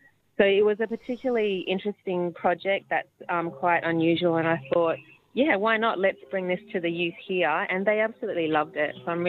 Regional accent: Broome, Western Australia, Australia; My hometown of Broome, it's beautiful here right now, the dry season and lots of tourists and, yeah, the water is really clear.

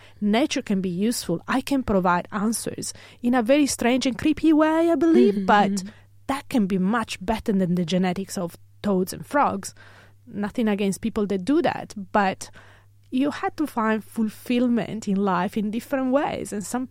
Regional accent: Italy; moved away as an adult; now in Australia; this is my story. I was born and raised in Italy. I moved definitely to Australia in 2013.

